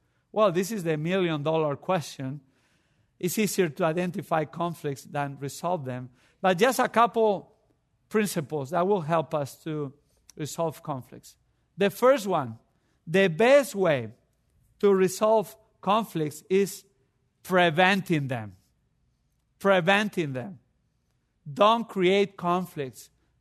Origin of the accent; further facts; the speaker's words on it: Spain; I come from Spain, which is, you know, you say hi to everybody.